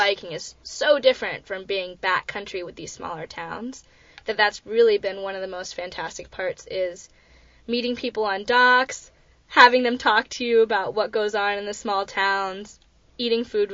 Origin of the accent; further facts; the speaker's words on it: Florida, United States; And I'm from Florida, and I'm getting a sunburn here.